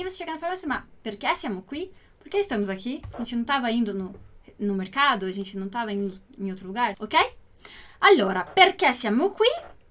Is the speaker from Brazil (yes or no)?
no; Italy; a cidade onde eu cresci na Itália, onde eu morei por muitos anos e aprendi o italiano, lá o sotaque de lá não se fala com o som fechado.